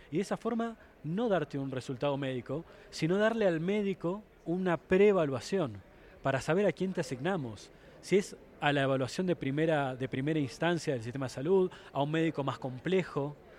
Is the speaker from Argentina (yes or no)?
yes; Argentina; Yo soy de Argentina, un país conocido por